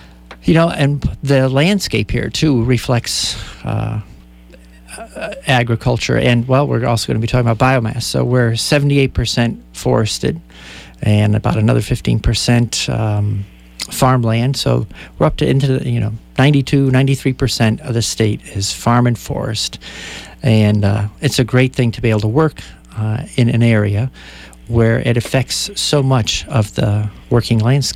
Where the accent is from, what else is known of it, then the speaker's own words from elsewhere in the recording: New Britain, Connecticut, United States; And I grew up in New Britain, Connecticut, which the motto of the town was Hardware City of the World.